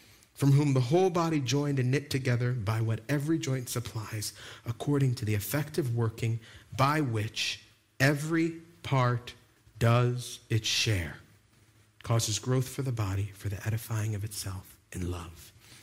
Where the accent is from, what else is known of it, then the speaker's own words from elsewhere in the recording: Long Island, New York, United States; accent: Long Island; I've tried to knock the Long Island out of me, but every now and then my accent comes back.